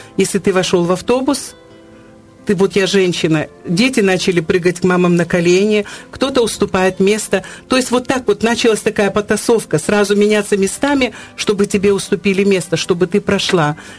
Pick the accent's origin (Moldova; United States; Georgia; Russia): Georgia; now in Ukraine; я родилась и выросла в Грузии, и мой опыт грузинский, мне было очень трудно, когда я приехала в Украину, с некоторыми вещами здесь смириться.